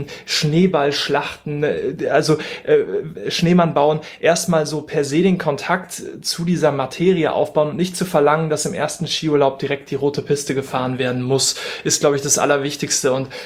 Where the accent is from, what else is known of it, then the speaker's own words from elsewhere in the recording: North Rhine-Westphalia, Germany; Ich komme auch aus Mitteldeutschland, wie ihr hört, also Sauerland.